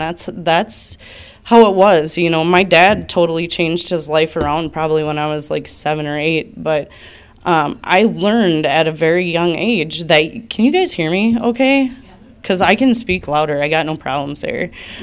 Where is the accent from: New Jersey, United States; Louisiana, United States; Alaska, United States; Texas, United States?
Louisiana, United States; Houma; I was born in Houma, Louisiana, and I grew up a little different than most people, you know.